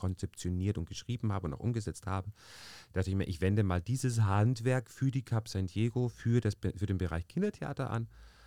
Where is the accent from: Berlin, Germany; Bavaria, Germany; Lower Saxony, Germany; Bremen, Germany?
Bavaria, Germany; also born or lived in Austria; ich bin Österreicher, bin aber in Bayern zur Schule gegangen, habe dann auch in Bayern eine Schauspielschule absolviert